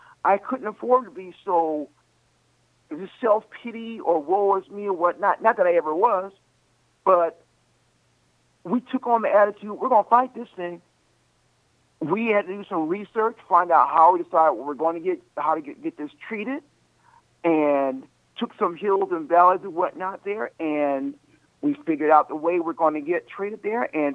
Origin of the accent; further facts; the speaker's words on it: Chicago, Illinois, United States; Basically, the place Zion, Illinois, is 10 minutes from the home I grew up in.